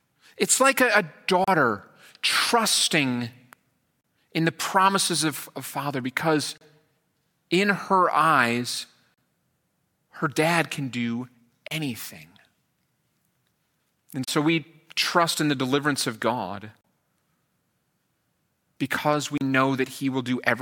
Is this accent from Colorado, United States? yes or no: no; Minnesota, United States; born there; I was born in Minnesota. If you go into northern Minnesota, you just get forests and forests full of great trees.